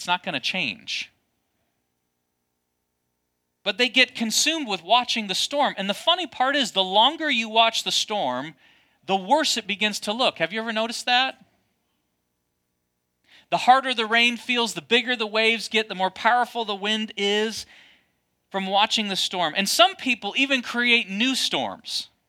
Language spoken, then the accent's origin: English; United States; I grew up on Lake Michigan.